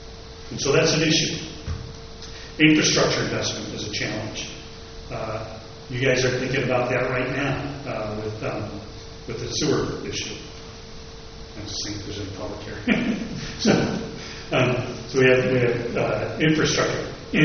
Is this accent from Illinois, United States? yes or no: yes; Illinois, United States; I remember years ago when I worked in my hometown in Illinois